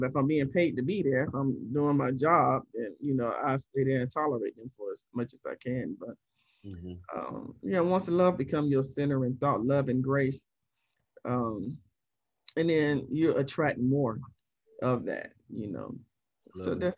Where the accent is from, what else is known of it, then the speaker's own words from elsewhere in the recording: Columbus, Georgia, United States; I grew up in Columbus, Georgia. I didn't see it anywhere there until I moved to Atlanta. But when we moved to Florida, Jerry got stationed in Florida